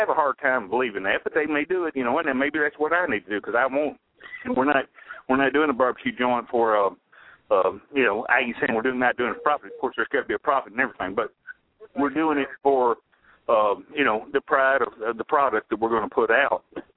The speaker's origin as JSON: {"language": "English", "town": "McKenzie", "region": "Tennessee", "country": "United States", "tie": "born or raised there", "lives_now": "Paris, United States", "said": "I live over in Paris. I live out at the lake here in Paris. So, but yeah, I mean, I'm from McKenzie. Recently, I've lived in McKenzie and Gleason all my life."}